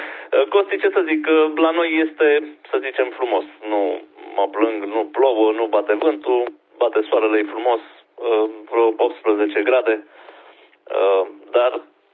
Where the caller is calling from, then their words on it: Prejmer, Brașov County, Romania; din Brașov, mai exact în Prejmer.